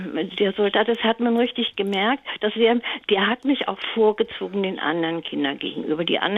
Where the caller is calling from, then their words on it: Göttingen, Lower Saxony, Germany; Hallo, ich bin aus Göttingen und ich habe mir den Mut genommen anzurufen.